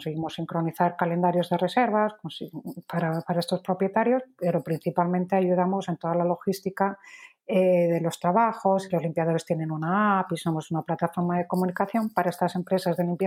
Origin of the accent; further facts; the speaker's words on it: Madrid, Community of Madrid, Spain; now in Lisbon, Portugal; Nosotros somos una startup portuguesa, aunque yo sea madrileña de pura cepa, pero me pilló viviendo allí.